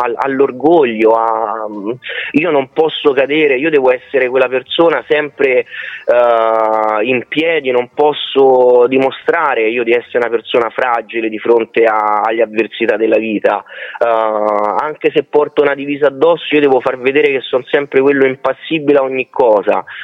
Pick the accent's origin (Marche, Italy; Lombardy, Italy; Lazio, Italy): Lazio, Italy; Rome; Io sono originario di Roma, sì, io sono nato e cresciuto a Roma in un quartiere periferico